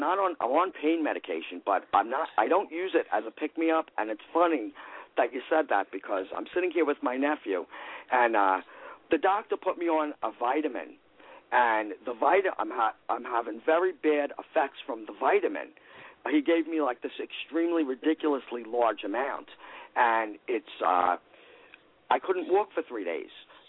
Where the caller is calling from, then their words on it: Long Island, New York, United States; I'm calling from Long Island, New York, in the USA.